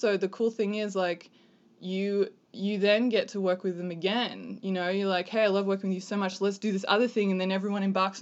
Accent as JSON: {"language": "English", "country": "Australia", "tie": "born or raised there", "moved": "as an adult", "lives_now": "United States", "said": "I grew up in Australia. I moved to America when I was 18, and my family moved to Saudi Arabia."}